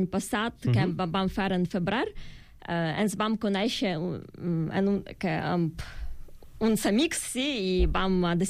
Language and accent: Catalan; Lviv, Lviv Oblast, Ukraine; Catalan is a second language; jo soc de Lviv, que és una ciutat en la zona més de oest, més de prop a Polònia.